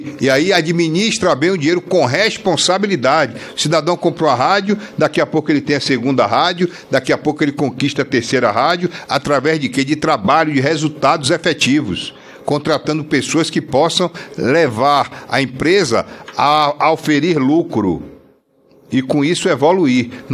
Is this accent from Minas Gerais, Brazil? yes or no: no; Salvador, Bahia, Brazil; now in Aracaju, Brazil; Eu saí de Salvador para vir morar em Aracaju, imaginando ter uma perspectiva de vida melhor, e tenho.